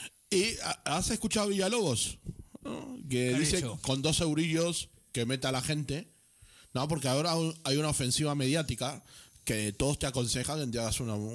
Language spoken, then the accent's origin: Spanish; Buenos Aires, Argentina; moved away as an adult; now in Spain; Yo soy de Floresta y quiero mucho a mi barrio Floresta porque viví ahí 24 años. Todavía no he cumplido 50. 24 años antes de venir a España, a Europa o a Cataluña, como estoy ahora.